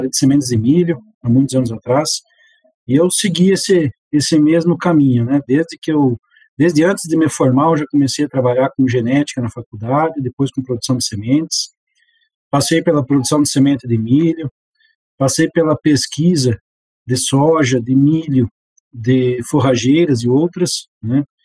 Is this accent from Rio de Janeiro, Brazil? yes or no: no; Rio Grande do Sul, Brazil; also born or lived in Mato Grosso; now in Goiânia, Brazil; Estou morando em Goiânia agora. Já rodei um pouquinho esse Brasil, morei em Mato Grosso, sou natural do Rio Grande do Sul, trabalhei anos lá